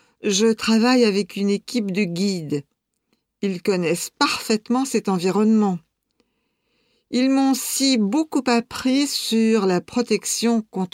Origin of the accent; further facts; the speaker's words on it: France; born there; Je suis née en France et j'étais très bien dans ma région.